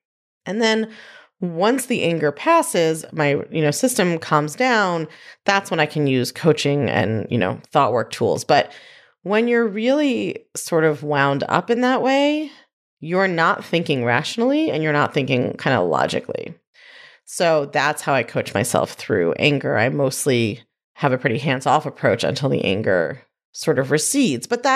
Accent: New York, United States; I'm a New Yorker. I have a real traditional set of feelings about pizza.

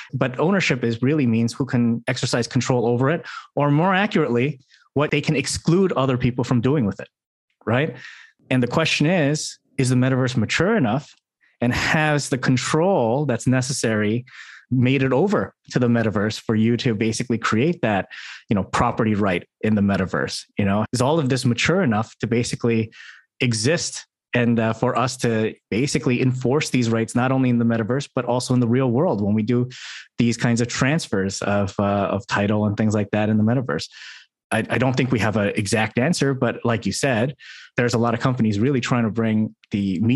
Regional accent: Quebec, Canada; I'm Canadian and I'm also from French Canada, right?

